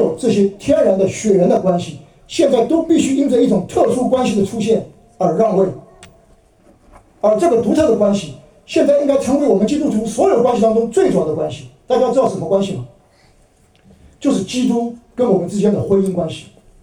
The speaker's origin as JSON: {"language": "Chinese", "country": "China", "said": "我们中国人也是，我们中国人特别注重家庭关系"}